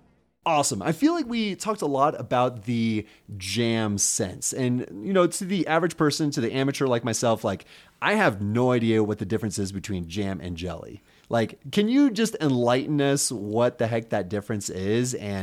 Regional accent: San Diego, California, United States; I mean, growing up in San Diego, you kind of have to have that hot sauce tolerance

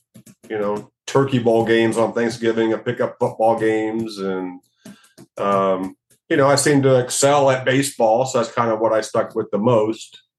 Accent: Florida, United States; I grew up in South Florida. So, really, my dad and I were both kind of Braves fans.

